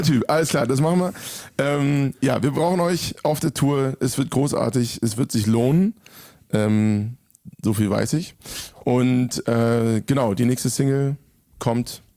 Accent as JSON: {"language": "German", "town": "Frankfurt", "region": "Hesse", "country": "Germany", "tie": "born or raised there", "said": "am 11.11. Tourabschluss in meiner Heimat in Frankfurt."}